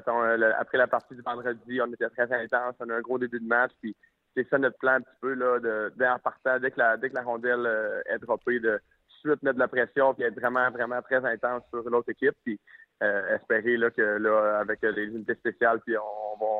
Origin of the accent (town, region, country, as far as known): Quebec, Canada